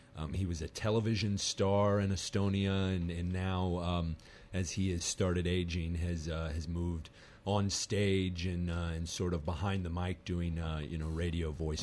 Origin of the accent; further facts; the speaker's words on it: Kansas City, Kansas, United States; now in Baton Rouge, United States; Originally from Kansas City, Kansas.